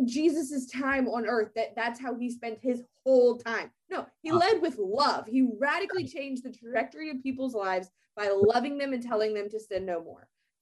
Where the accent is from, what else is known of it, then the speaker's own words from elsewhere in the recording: Louisiana, United States; Yeah. And look, I'm like spicy Southern Louisiana girl.